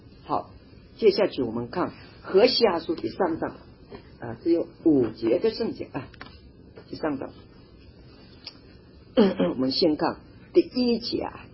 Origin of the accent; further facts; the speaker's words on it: Wenzhou, Zhejiang, China; 所以我们温州人比较也是这方面有负担啊。